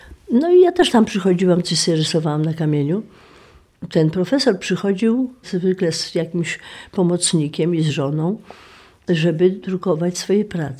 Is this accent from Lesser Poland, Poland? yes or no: yes; Kraków, Lesser Poland, Poland; Urodziłam się w Krakowie i tam skończyłam szkołę podstawową, liceum plastyczne, potem poszłam na akademię.